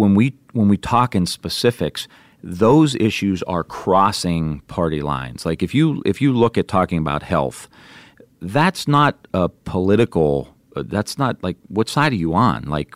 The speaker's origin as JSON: {"language": "English", "country": "Ireland", "said": "And I'm Irish."}